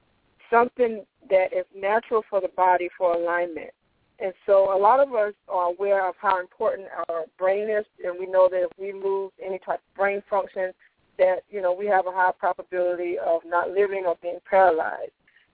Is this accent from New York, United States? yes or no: no; Denmark, South Carolina, United States; I grew up in South Carolina, a small town called Denmark, where I was born and raised.